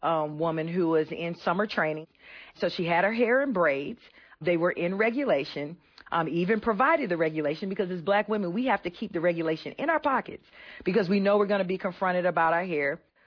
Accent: the South, United States; but I am also from the South. I'm also a black woman.

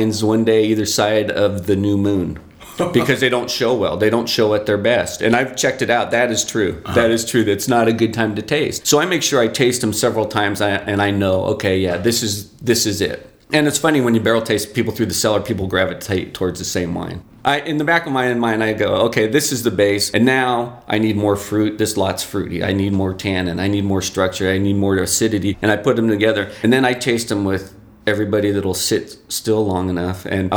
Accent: California, United States; Yeah, I grew up in the Bay Area. I'm one of the few natives left.

